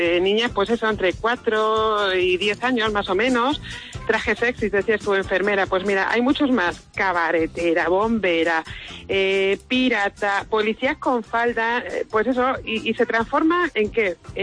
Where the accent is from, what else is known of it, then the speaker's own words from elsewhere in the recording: Malpartida de Cáceres, Extremadura, Spain; yo soy hija de Malpartida de Cáceres.